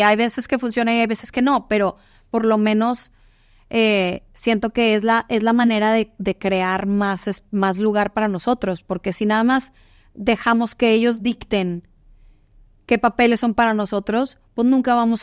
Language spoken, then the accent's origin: Spanish; Mexico; Y el hecho de que yo soy mexicana